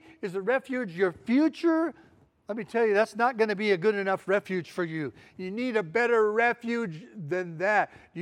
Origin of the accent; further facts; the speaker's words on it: California, United States; I'm from California. We have earthquakes a lot.